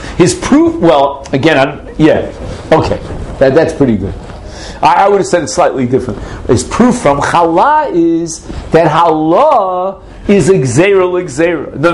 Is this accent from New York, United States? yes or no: yes; Brooklyn, New York, United States; You're from South Africa, right? And I'm from Brooklyn, New York.